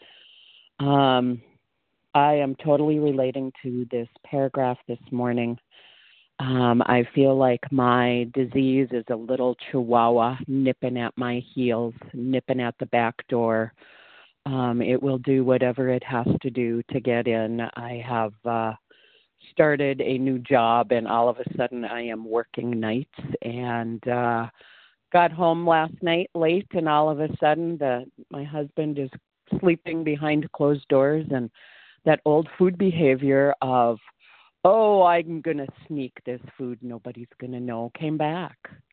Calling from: Minnesota, United States; I am calling from Minnesota

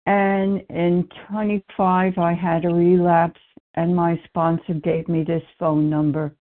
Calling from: New York, United States; I'm calling from New York.

